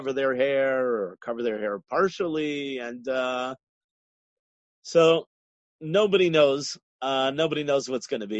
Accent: Riverdale, New York, United States; Whereas I grew up in Riverdale, where that was the beginning of feminist orthodoxy

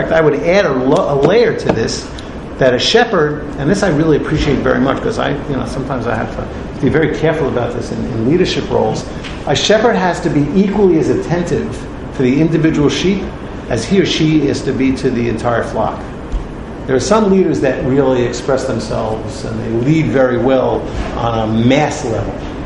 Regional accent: Bronx, New York, United States; I'm originally from the Bronx, and there weren't that many sheep around in the Parkway when I grew up.

